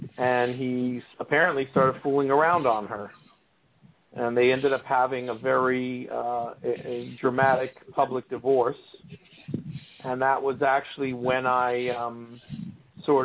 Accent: New York, United States; I grew up in New York, and when I was a teenager, I went to Trump Tower

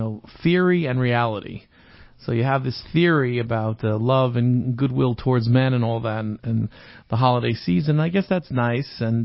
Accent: Manhattan, New York, United States; I grew up around Manhattan where you would go outside and hail a cab.

